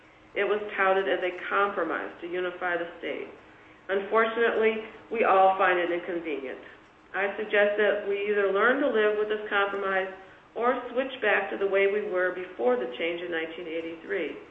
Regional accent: Alaska, United States; now I'm from Southeast Alaska, our commerce has historically been tied to the Seattle area

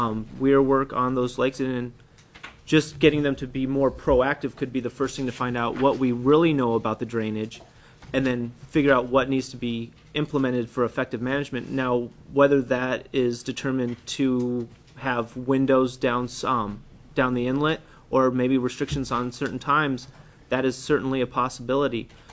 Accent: Alaska, United States; I grew up in the Matsu Valley.

